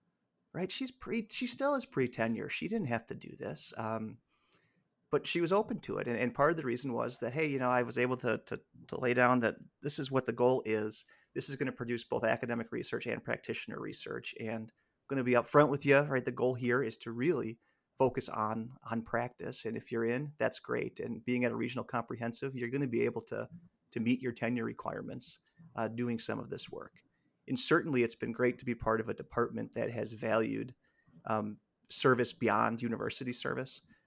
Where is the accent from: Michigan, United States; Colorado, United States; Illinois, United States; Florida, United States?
Illinois, United States; My wife's from Wisconsin. My kids love it here. I've really learned to love it here. I'm from Illinois originally, Josie. Keep that in mind.